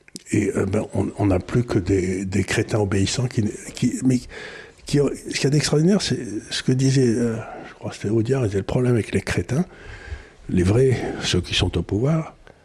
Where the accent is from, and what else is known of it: Occitanie, France; born or raised there